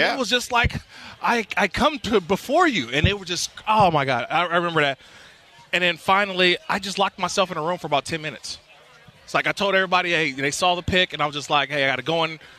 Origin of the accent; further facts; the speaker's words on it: Oakland, California, United States; Because I'm from the Bay Area. Right. I'm from Oakland, California.